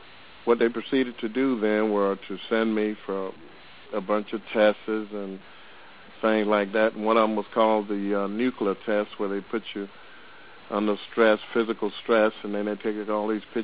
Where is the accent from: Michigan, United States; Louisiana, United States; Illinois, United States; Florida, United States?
Florida, United States; Jacksonville; from Jacksonville, Florida